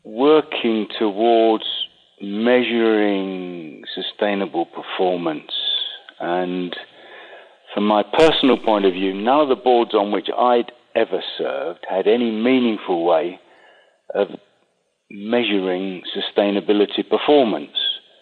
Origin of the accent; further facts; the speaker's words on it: England, United Kingdom; Well, I'm English.